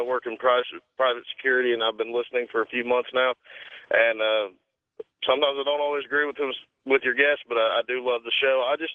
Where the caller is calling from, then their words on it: Hendersonville, North Carolina, United States; I'm calling from Hendersonville, North Carolina, actually.